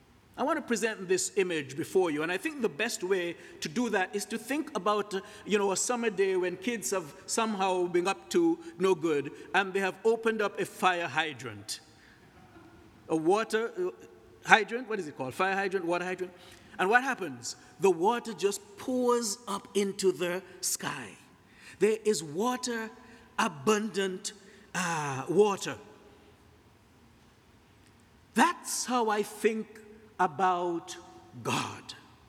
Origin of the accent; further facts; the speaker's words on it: Montserrat; Well, I grew up in the Caribbean, in a small island called Montserrat. It's just a few miles away from Antigua